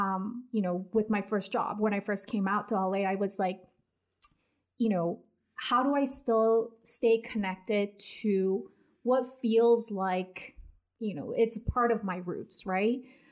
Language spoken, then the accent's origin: English; Seoul, South Korea; moved away as an adult; So I was actually born and raised in Seoul, Korea. And then for college, I went to upstate New York.